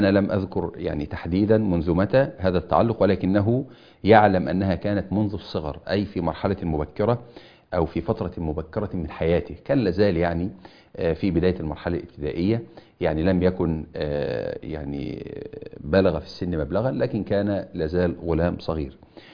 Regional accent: Egypt; يعني كان هي هذه العادة عندنا يعني في بلادنا مصر.

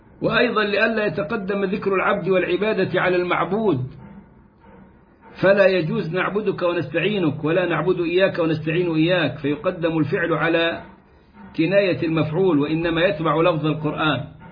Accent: Egypt; اتعلموا الناس عندنا في مصر من الأفلام أنا بحبك أنا بعبدك

